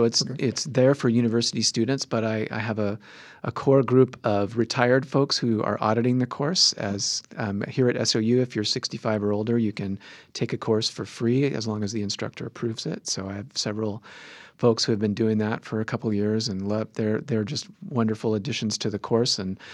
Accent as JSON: {"language": "English", "region": "California", "country": "United States", "also_born_or_lived": "North Dakota", "said": "I come from California originally, and North Dakota was a big weather and culture shock."}